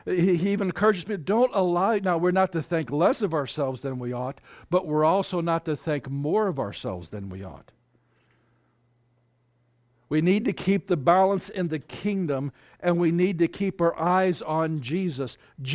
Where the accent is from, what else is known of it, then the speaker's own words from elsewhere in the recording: St. Louis, Missouri, United States; when I was raised in St. Louis, there was a very up-and-coming Baptist church that I was a part of for a time.